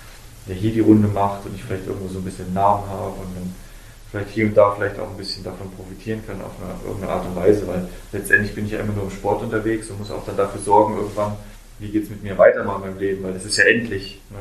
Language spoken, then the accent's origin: German; Oberhof, Thuringia, Germany; Ich bin halt Oberhofer, bin Thüringer und dieses Bundesland hat mich auch groß gemacht.